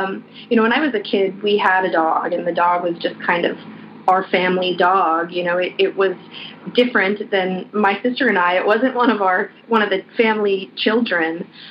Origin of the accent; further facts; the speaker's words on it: Canada; now in Hong Kong; I am American. I grew up in Canada, so I've lived in Hong Kong just about longer than I've lived anywhere else at one good stretch of time. So I'm from a bit of everywhere.